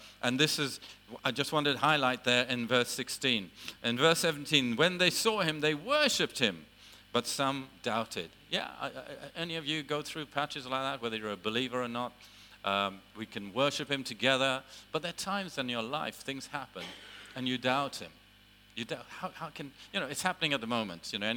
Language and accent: English; London, United Kingdom; because I'm a Londoner, that I love London town. I lived in London from the age of 12, so I love London too. But I love living out in the country even more